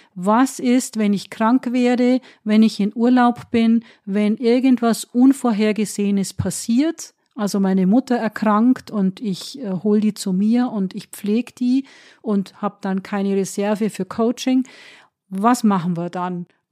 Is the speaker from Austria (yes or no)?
no; Bavaria, Germany; bei uns in Bayern